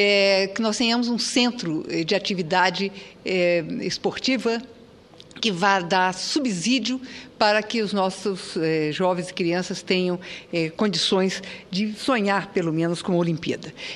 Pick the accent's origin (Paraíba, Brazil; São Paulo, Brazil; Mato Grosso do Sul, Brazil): Mato Grosso do Sul, Brazil; Jardim; also born or lived in Bela Vista; Eu nasci em Bela Vista, que é uma cidade fronteira com o Paraguai, e fui criada em Jardim. Então, é a minha região. Meus familiares moram em Bonito, Jardim, em uma região muito bonita de Mato Grosso do Sul.